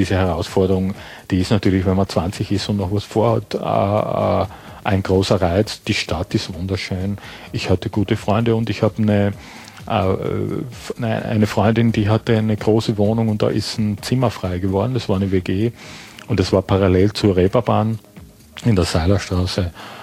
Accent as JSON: {"language": "German", "town": "Graz", "region": "Styria", "country": "Austria", "also_born_or_lived": "Düsseldorf", "moved": "yes", "lives_now": "Hamburg, Germany", "said": "Ich bin erstmal von Graz. Ich bin ja Österreicher, wie man unschwer hören kann. Immer noch, da lege ich ja Wert drauf. Bin aus Graz nach Düsseldorf und bin dann von Düsseldorf 83 nach Hamburg umgezogen."}